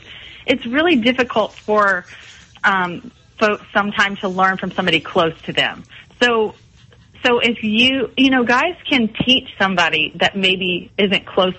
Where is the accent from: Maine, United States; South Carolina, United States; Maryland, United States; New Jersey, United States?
South Carolina, United States; Mount Pleasant; So I grew up here in Mount Pleasant, and I don't remember, but taking naps on the bow of the boat when I was a tiny baby. Right out in the Charleston Harbor.